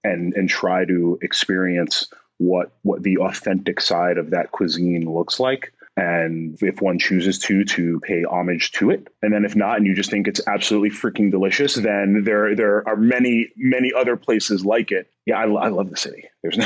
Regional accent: New York, United States; But I am a New Yorker.

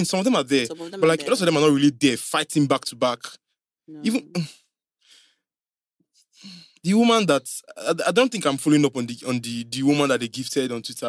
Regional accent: East, Nigeria; Lagos, I didn't grow up in Lagos. I came from the East.

